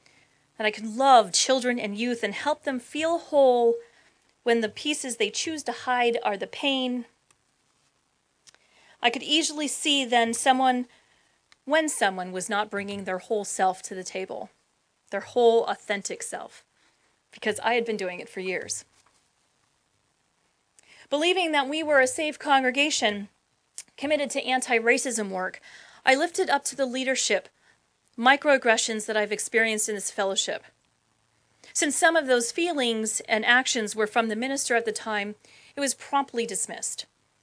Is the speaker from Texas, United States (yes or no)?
no; California, United States; The myriad of skin tones that I grew up with in Southern California was gone.